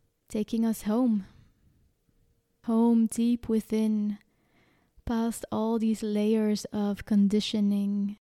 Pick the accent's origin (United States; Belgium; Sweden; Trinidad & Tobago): Belgium; I'm from Belgium